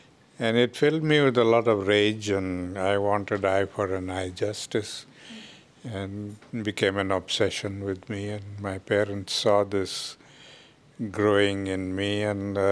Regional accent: South Africa; Well, I grew up in South Africa at a time when there was a lot of prejudice there.

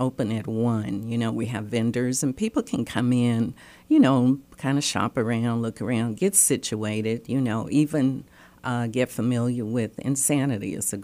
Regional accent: Huntsville, Alabama, United States; also born or lived in Los Angeles; And, of course, you know, I'm from Huntsville.

